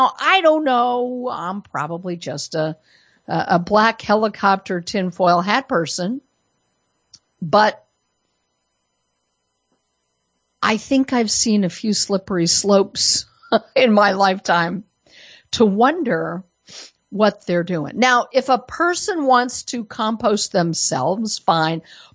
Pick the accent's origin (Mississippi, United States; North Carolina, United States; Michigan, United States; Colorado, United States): Colorado, United States; this is out of my home state. I don't live there anymore. It's become too communist, but Colorado.